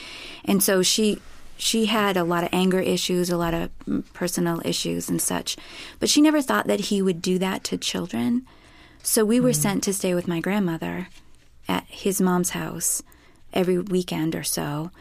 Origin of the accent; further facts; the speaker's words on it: New Hampshire, United States; I'm from New Hampshire.